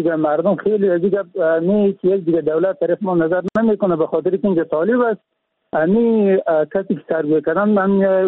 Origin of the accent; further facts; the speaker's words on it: Samangan, Afghanistan; از ولایت سمنگان